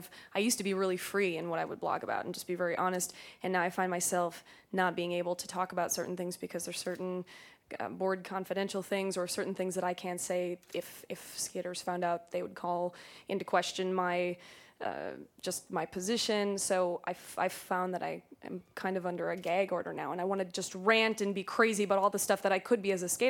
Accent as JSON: {"language": "English", "town": "Minneapolis", "region": "Minnesota", "country": "United States", "said": "from Minneapolis."}